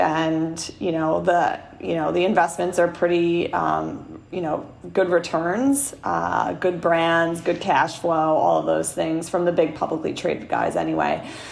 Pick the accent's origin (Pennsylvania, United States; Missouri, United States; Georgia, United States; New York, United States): New York, United States; I'm going to bring rum distilling back to my hometown of New York.